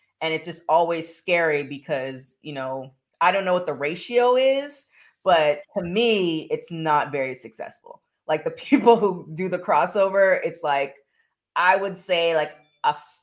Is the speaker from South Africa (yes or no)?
no; Canada; I'm from Canada, so I root for everybody Canadian.